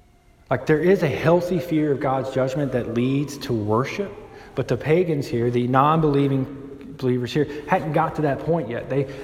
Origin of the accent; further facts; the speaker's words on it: Deep South, United States; It reminds me growing up, I grew up in the Deep South and it was this very church culture.